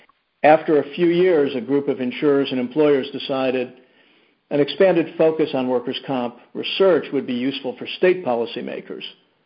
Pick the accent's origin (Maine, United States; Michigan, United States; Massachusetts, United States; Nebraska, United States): Michigan, United States; I grew up in the Detroit suburbs. My father had a community pharmacy, and from the time I was 12, I worked there every Saturday and every summer until I went to college.